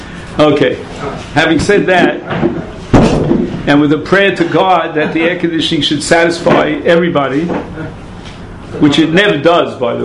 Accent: Brooklyn, New York, United States; accent: Brooklynese; I'll never learn how to do that, but fasting in my old Brooklynese accent.

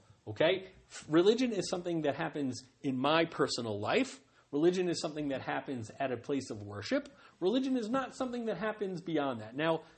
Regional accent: United States; Meaning, I grew up in America, so it's easier for me to understand the American mindset

